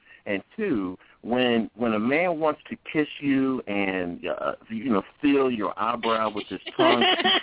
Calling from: Rosedale, Maryland, United States; calling from Rosedale, Maryland.

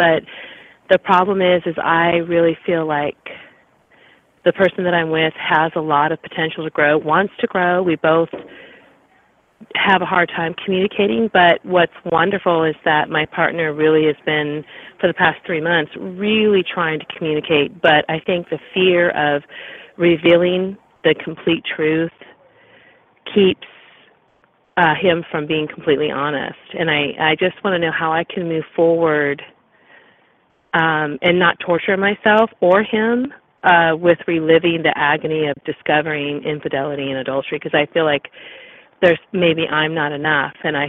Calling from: California, United States; California this evening.

